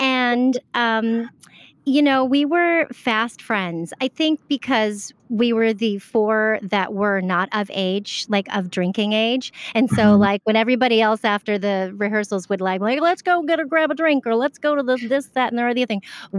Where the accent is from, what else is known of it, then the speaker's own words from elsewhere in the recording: San Diego, California, United States; also born or lived in Orlando, Florida; I grew up in San Diego and Orlando, Florida, so snow was very new to me.